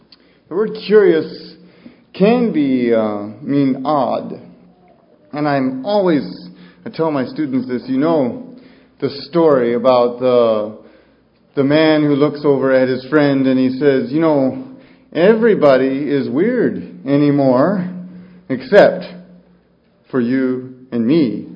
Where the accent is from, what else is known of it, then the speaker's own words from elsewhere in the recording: United States; moved away as an adult; I have had the privilege of being an American. I am an American. However, I've also had the privilege of living the majority of my adult life now outside the country.